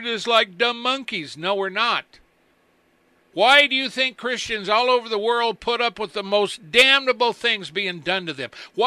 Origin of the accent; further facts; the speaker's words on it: United States; I'm not born again through my culture, through the color of my skin, or just because I'm an American.